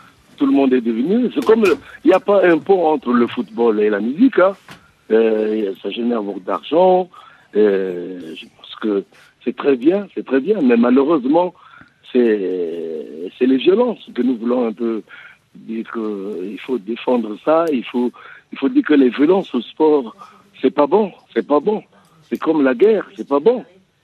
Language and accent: French; Brazzaville, Republic of the Congo; Vous savez, chez nous, à Brazzaville, il y a eu tellement